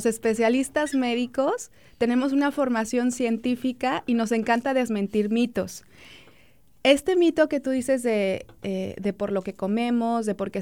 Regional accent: Mexico; Porque somos, bueno, mexicanos

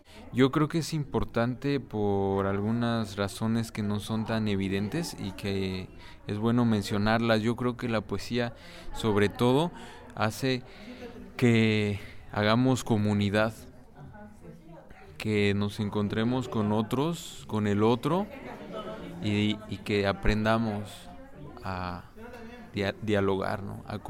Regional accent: Ecatepec de Morelos, State of Mexico, Mexico; Vengo del Estado de México, particularmente el municipio de Catepec, de Morelos.

